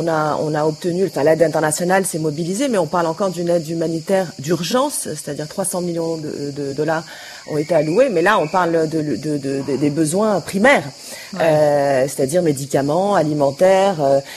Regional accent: Lebanon; ça fait 20 ans qu'on est privé d'État, qu'on n'a pas de services de base

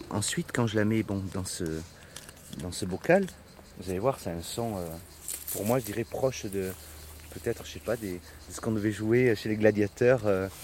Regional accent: Provence-Alpes-Côte d'Azur, France; Je suis provençal, j'avais pas m'amuser à faire ça

